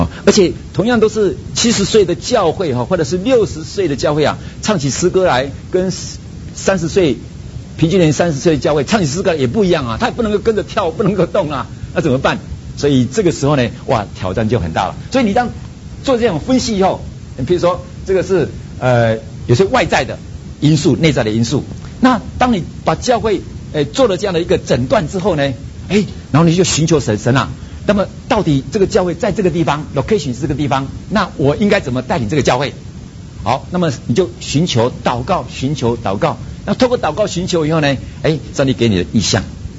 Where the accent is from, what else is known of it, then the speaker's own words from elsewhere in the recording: Kaohsiung, Taiwan; 比如说我是来自高雄，那高雄是一个工业城哦，有很多重工业工厂在那个地方